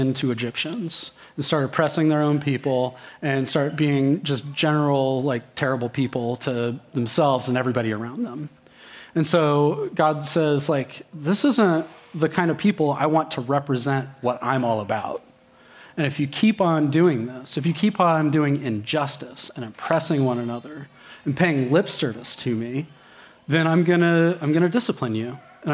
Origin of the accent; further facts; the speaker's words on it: United States; as an American, and especially as a 30-year-old, I was like, sweet, three courses, that's a lot of food.